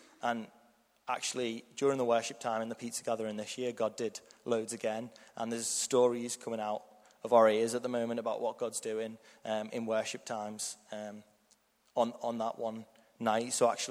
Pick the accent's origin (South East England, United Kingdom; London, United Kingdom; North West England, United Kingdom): North West England, United Kingdom; Liverpool; accent: Scouse; I'm from Liverpool, so got the beautiful Scouse accent for the next 15 minutes.